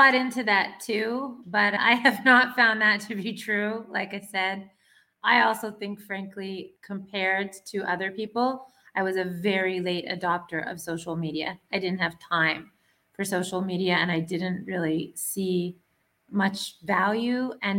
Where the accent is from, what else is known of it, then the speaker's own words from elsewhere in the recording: Ottawa, Ontario, Canada; also born or lived in Johannesburg, South Africa; now in Israel; I'm originally from Ottawa, Canada. That's where I grew up. But I've been living here in Israel for, I don't know, a long time, more than 20 years, probably more.